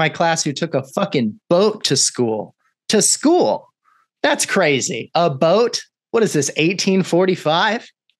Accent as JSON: {"language": "English", "region": "Texas", "country": "United States", "tie": "born or raised there", "said": "I grew up in Texas and then eventually like worked my way into that weird world of like inner city high school performing arts."}